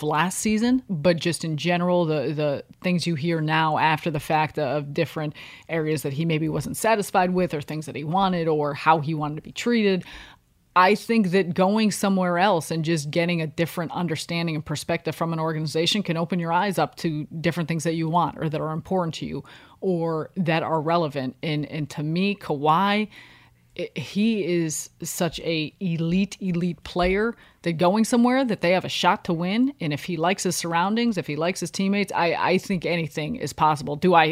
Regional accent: Chicago, Illinois, United States; Maybe it's because I'm from Chicago.

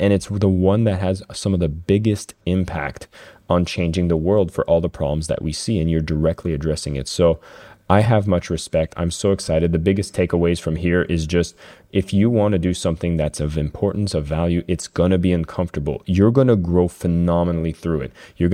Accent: Canada; Like, I'm a Canadian, but politics happens in some capacity where there is democracy in a similar way.

